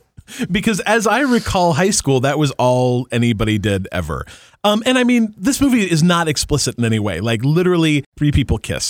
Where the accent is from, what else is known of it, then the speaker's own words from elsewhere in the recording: Utah, United States; Actually, my school looked more like a Hallmark movie, but I grew up in Utah.